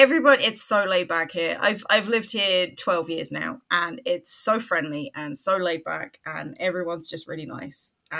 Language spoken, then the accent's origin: English; Cambridge, East of England, United Kingdom; now in Ireland; It is Ireland after all. But originally from Cambridge, despite what my accent may may say.